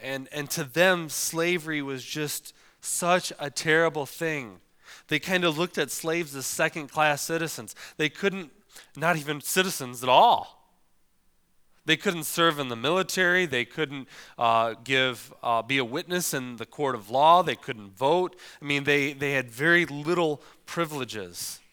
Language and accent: English; Vassar, Michigan, United States; Where I grew up in Vassar, their high school, their mascot was the Vulcans.